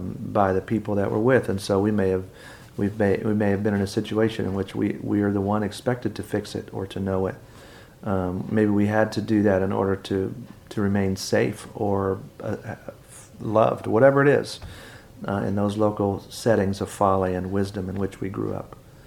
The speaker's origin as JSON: {"language": "English", "town": "Henryville", "region": "Indiana", "country": "United States", "said": "And I come from Henryville, Indiana"}